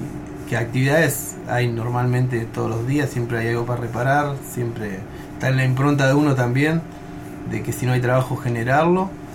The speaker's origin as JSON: {"language": "Spanish", "town": "Marcos Paz", "region": "Buenos Aires Province", "country": "Argentina", "said": "yo soy de Marcos Paz, sí, provincia de Buenos Aires, soy casado, tengo 4 hijos"}